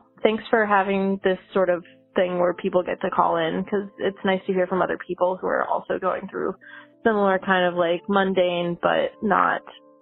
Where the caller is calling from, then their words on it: Pittsburgh, Pennsylvania, United States; I'm calling from Pittsburgh.